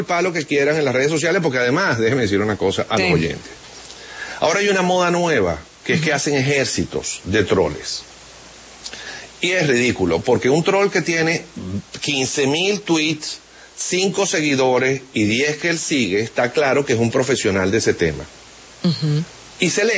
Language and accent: Spanish; Venezuela; yo no puedo estar menos que agradecido como venezolano